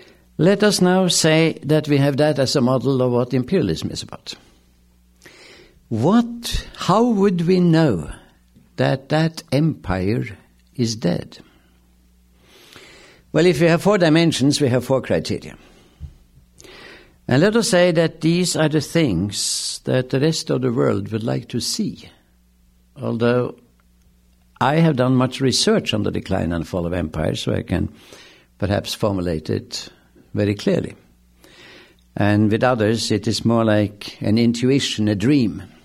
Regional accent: Norway; I'm from Norway. And secondly, he's Jewish. I am more Buddhist.

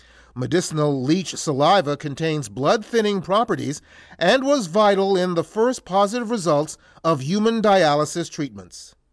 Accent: Canada; Okay, as a Canadian, I'm assuming from this next story that there must be some sort of leech shortage in this country.

